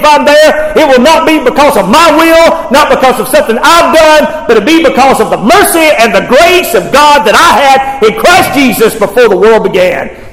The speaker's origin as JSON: {"language": "English", "region": "Georgia", "country": "United States", "tie": "born or raised there", "said": "I mean, I was raised in Northeast Georgia."}